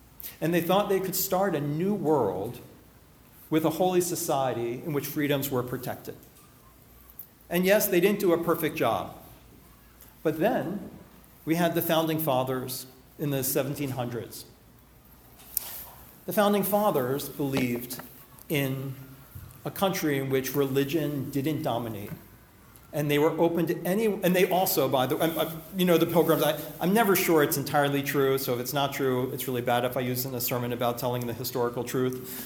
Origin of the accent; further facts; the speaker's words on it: Pennsylvania, United States; I grew up in the Quaker state, so we got all you beat. I love Quaker. So Pennsylvania, right, Dutch and German.